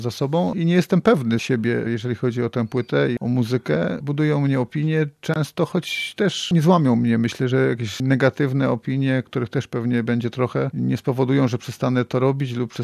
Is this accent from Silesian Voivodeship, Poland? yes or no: yes; Mysłowice, Silesian Voivodeship, Poland; Jestem chłopakiem jednak z Mysłowic, ulicy.